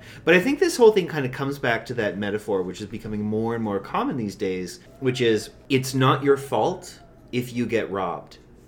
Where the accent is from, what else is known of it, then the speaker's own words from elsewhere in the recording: Canada; I am speaking from the privilege of being a Canadian.